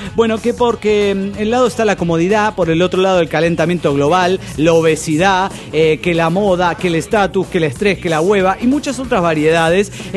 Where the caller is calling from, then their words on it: Tultitlán, State of Mexico, Mexico; de Tutitlán, Edomex.